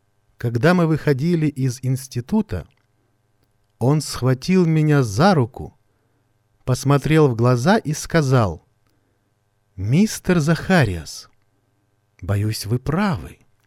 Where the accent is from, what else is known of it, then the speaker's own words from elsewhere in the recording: Chennai, Tamil Nadu, India; Russian is a second language; Я вырос и родился в Индии, в городе Ченнаи. Мой отец был из Керала, мама из Ченнаи.